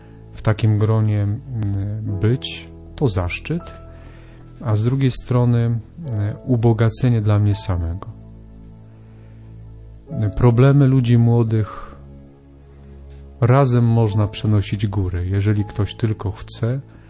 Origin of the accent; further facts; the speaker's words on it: Zakliczyn, Lesser Poland, Poland; Moja pierwsza pielgrzymka piesza była z mojej rodzinnej miejscowości z Zakliczyna do Tarnowa